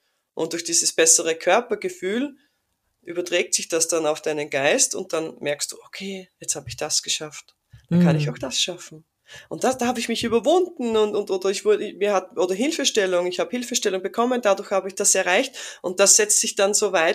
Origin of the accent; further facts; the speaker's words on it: Austria; ich bin ja aus Österreich